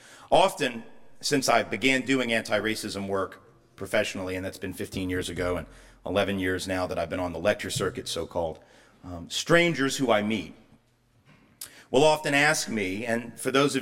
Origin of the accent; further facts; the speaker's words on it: the South, United States; And of course, particularly since I'm from the South